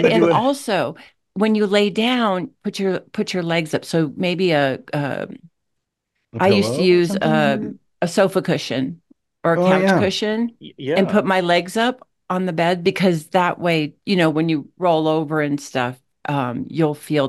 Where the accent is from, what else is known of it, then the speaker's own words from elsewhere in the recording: Cedar Rapids, Iowa, United States; Well, I'm growing up in Cedar Rapids, Iowa.